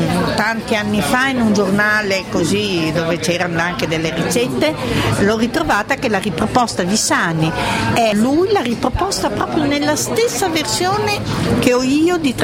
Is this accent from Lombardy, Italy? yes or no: no; Abruzzo, Italy; Io vengo dall'Abruzzo e quindi la mia ricetta è una ricetta abruzzese.